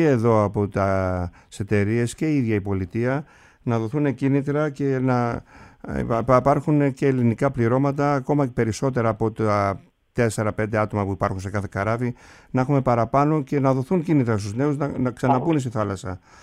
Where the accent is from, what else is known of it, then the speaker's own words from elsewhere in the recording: Kasos, South Aegean, Greece; Είχε έρθει και στην Κάσο αυτό το νησί μου